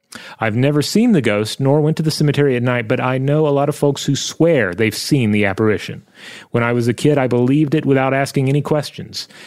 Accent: Poland; English is a second language; I grew up in a reasonably small town in the south of Poland where you have mostly forests, hills, bogs, and meadows. It's rather picturesque, but can also get a bit spooky. My town has a population of 10,000 people, and it's rather old.

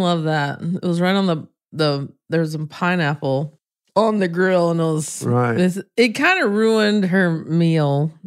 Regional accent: the South, United States; I mean, I was raised in the South, so the church was a part of my life.

